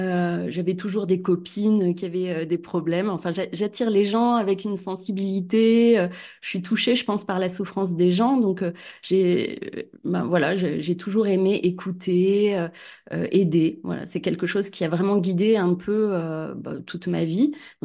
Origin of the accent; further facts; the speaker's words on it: Cournon-d'Auvergne, Auvergne-Rhône-Alpes, France; À Clermont-Ferrand, à Cournon d'Auvergne. Donc voilà, c'est un petit coin bien sympathique.